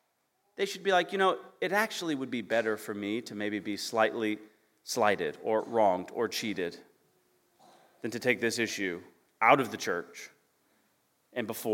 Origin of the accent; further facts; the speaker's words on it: Kentucky, United States; I am from Kentucky, what some of you all probably think is the Bible Belt.